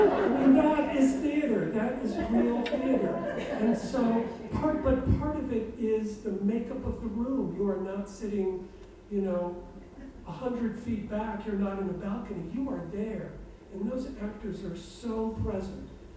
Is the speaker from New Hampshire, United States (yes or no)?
no; Chicago, Illinois, United States; Chicago is where I came from. I came from the Polish Catholic steel mill part of Chicago. The apartment I grew up in, if you ever watched The Honeymooners, my apartment looked just like that.